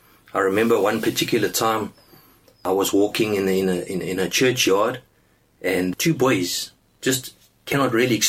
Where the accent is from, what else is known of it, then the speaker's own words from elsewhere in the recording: South Africa; So I grew up in South Africa.